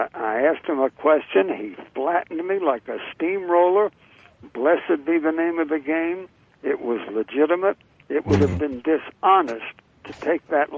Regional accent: North Carolina, United States; I was from North Carolina.

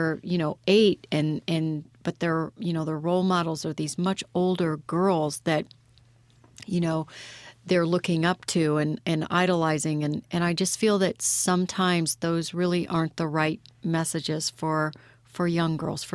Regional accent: Midwest, United States; I was raised in the Midwest, so I just, you know, I had a very normal, not Hollywood-esque upbringing.

